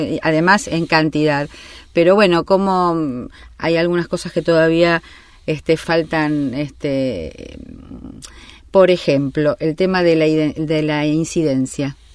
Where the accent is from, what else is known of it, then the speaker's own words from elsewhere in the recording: Argentina; nos pone también como argentinos en un lugar, no digo de privilegio